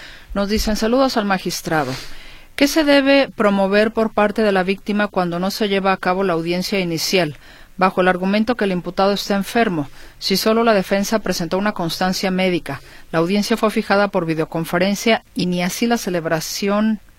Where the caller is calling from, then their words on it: Tlaquepaque, Jalisco, Mexico; de Tlaquepaque, de la colonia El Campesino.